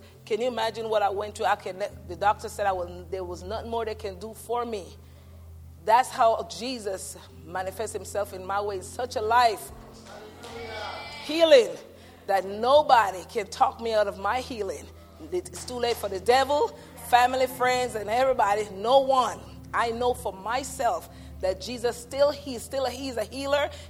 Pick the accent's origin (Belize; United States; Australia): Belize; Belize City, Belize District; I'm from Belize, City Belize.